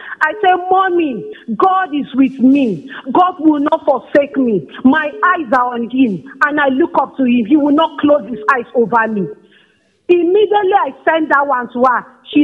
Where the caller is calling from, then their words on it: Abuja, Federal Capital Territory, Nigeria; I'm calling from Abuja.